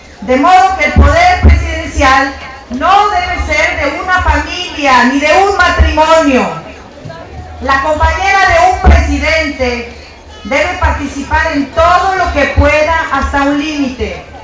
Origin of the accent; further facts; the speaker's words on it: Mexico; todas nosotras somos mujeres de México